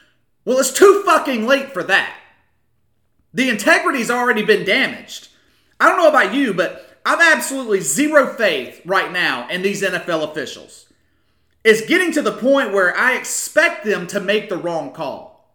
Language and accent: English; United States; born there; I'm glad that I was born in America. I consider myself blessed to be born in this country.